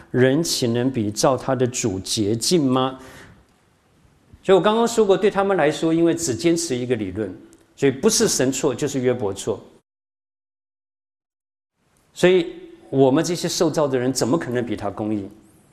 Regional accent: Shandong, China; 对不起，是我这个山东人，不是你们。

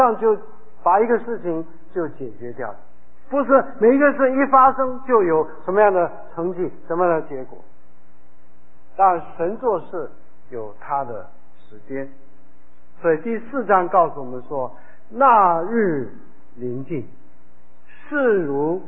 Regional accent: China; 我们中国人说善有善报，恶有恶报，若是不报时候未到。

